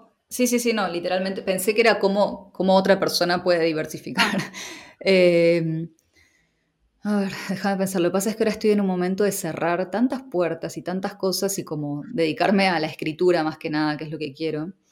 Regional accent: Argentina; moved away as an adult; now in Amsterdam, Netherlands; ya no estaba viviendo en Argentina antes de mudarme, entonces yo ya considero que desde el 2008 que me fui de viaje, viví, o sea, volvía y capaz estaba un año en Argentina, pero ya no sé si era tan, no sé, tan de allá, qué sé yo, ya ni sé de dónde.

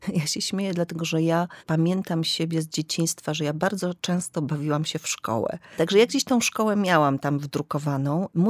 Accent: Ostrów Wielkopolski, Greater Poland Voivodeship, Poland; ja pochodzę z Ostrowa Wielkopolskiego, zakładałam, że wrócę do Ostrowa i będę nauczycielem.

